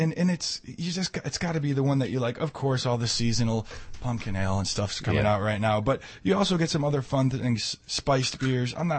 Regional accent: Chicago, Illinois, United States; So I've been running beverage programs, and I'm born and raised in Chicago

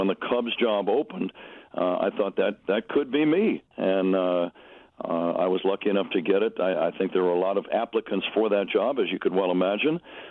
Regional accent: San Jose, California, United States; I grew up in San Jose, California

